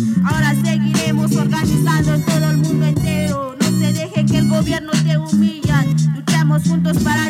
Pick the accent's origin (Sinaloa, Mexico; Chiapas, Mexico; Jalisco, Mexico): Chiapas, Mexico; Soy de Caracol 3, la gatucha.